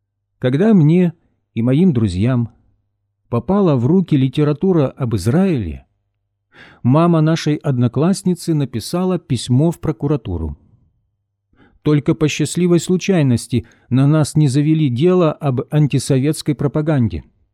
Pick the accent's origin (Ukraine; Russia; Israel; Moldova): Ukraine; Kharkiv, Kharkiv Oblast; Я родился в Харькове в семье, где о Боге никто никогда не говорил.